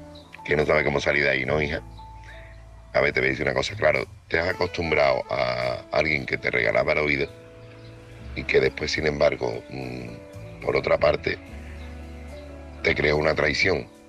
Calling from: Seville, Andalusia, Spain; corresponsal de Sevilla.

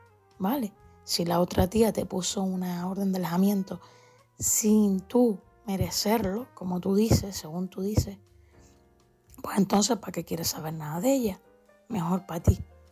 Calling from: Canary Islands, Spain; de Gran Canaria. Un saludo para todos.

